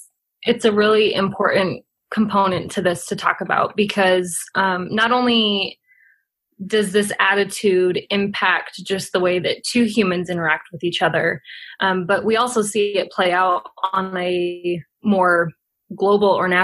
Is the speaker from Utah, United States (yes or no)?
yes; Provo, Utah, United States; I grew up in Provo, just a few blocks south of BYU